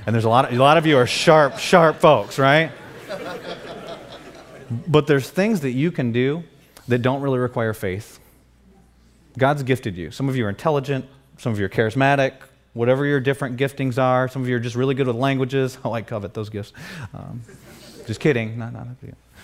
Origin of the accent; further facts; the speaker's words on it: Michigan, United States; born there; now in Dallas, United States; I was born in the Midwest in Michigan and was not used to a big city.